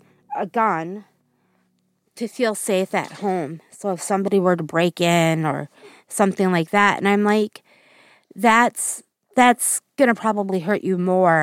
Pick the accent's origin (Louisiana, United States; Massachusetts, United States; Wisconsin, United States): Wisconsin, United States; I am from Central Wisconsin area.